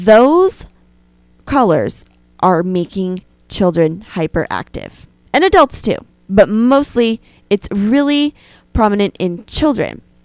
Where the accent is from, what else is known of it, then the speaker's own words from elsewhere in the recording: Arizona, United States; maybe I'm going home to my hometown of Arizona and I get to see my family.